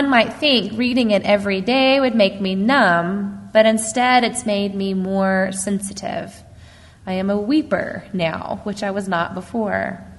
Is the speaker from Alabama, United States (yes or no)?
yes; Alabama, United States; I grew up in Alabama